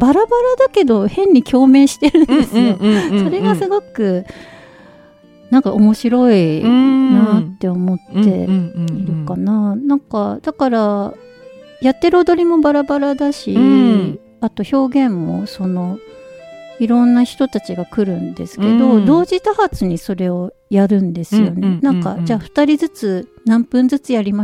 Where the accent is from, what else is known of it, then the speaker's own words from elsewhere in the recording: Kunitachi, Tokyo, Japan; なんか私の地元国立なんですけど